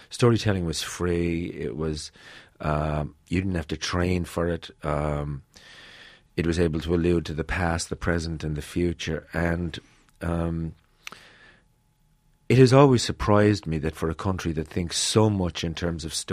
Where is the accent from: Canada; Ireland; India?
Ireland; now in New York, United States; But I've lived here since 1988. Irish always, spiritually, in every way, I'm Irish. I see myself as an Irishman who lives in New York.